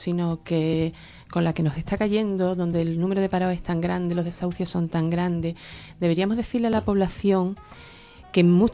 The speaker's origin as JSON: {"language": "Spanish", "region": "Andalusia", "country": "Spain", "said": "es el día de nuestra comunidad autónoma y se supone que como andaluces debemos tener un carácter identitario totalmente diferente"}